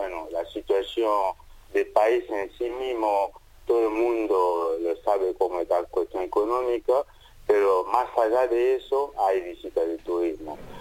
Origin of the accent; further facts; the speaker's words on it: Kinshasa, DR Congo; now in Iruya, Argentina; Yo nací en Congo, República de Congo, que está conocido como Congo Belga, sí.